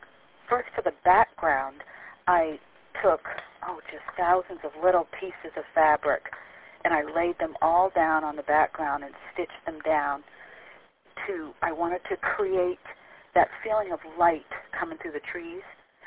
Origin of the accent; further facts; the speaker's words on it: New Hampshire, United States; because I grew up in New Hampshire, and because of the colonial aspects of living in New Hampshire